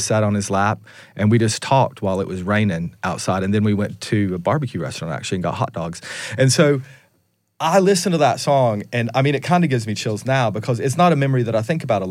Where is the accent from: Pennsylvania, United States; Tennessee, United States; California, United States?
Tennessee, United States; Because, you know, I'm from East Tennessee.